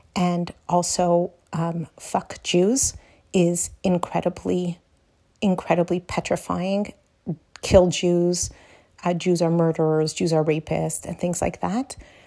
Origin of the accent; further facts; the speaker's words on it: Canada; I will tell you that I'm a Canadian, and I have never, ever felt so unsafe in my life.